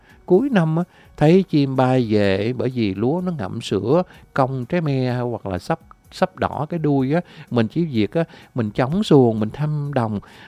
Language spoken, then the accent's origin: Vietnamese; Vietnam; Cà Mau quê em á hả, cá sặc rằng á là cái cá đồng bưng trắp